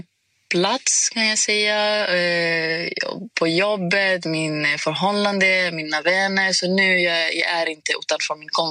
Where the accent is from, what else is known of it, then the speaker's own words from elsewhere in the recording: Greece; Swedish is a second language; moved away as an adult; now in Sweden; så jag flyttade från Grekland till Sverige för 6 år sedan.